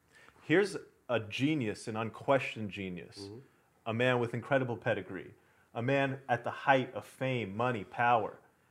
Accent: India; I'm Indian and I'm Muslim.

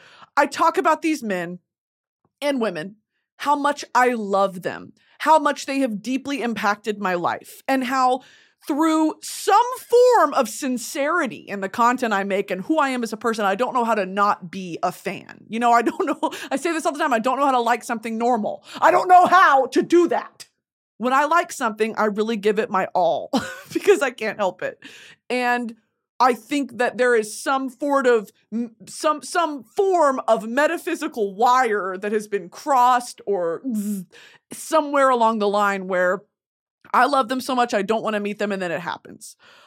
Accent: Texas, United States; I am a woman of the South. I am a woman of hot weather. I am a fatty from Texas, okay?

